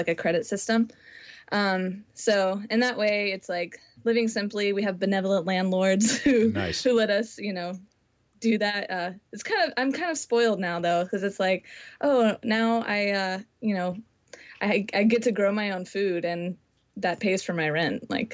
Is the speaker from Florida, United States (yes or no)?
yes; Florida, United States; now in Nashville, United States; Yeah, I'm from Florida originally, okay. So I guess the southeast.